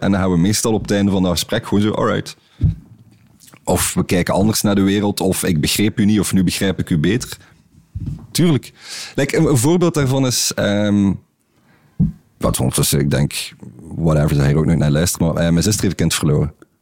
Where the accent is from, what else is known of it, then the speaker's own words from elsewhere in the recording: Belgium; misschien moeten we als Belgen op een volksfeest niet een cocktail vernoemen